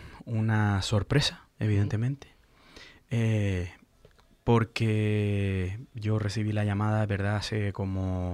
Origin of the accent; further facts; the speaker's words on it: Canary Islands, Spain; de lo que somos los canarios, lo solidario que somos, que hemos ido hasta aquí y lo seguiremos siendo.